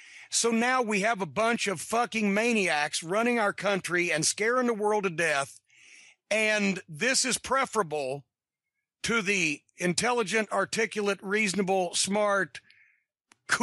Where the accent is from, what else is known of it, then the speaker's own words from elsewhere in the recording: Kentucky, United States; And I can do that because I'm a hillbilly too, because I'm from Kentucky.